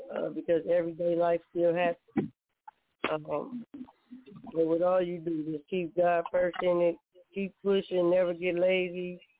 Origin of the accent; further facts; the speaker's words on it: Detroit, Michigan, United States; also born or lived in Gary, Indiana; I'm from Detroit, born and raised in Gary, Indiana, for 12, came to Detroit from 12 and a half.